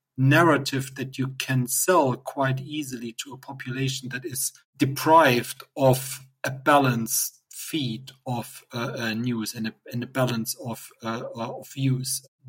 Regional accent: eastern Germany, Germany; I grew up in East Germany, so I have a reasonably good understanding of how all of this worked prior to 1989

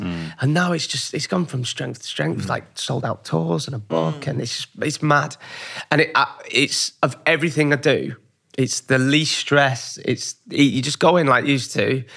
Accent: Barnsley, Yorkshire and the Humber, United Kingdom; But I'm from Barnsley

